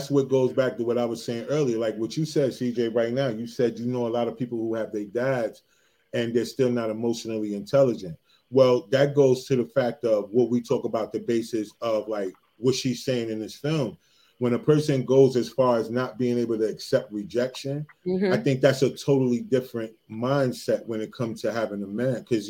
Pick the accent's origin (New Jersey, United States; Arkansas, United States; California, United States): New Jersey, United States; I'm from Jersey.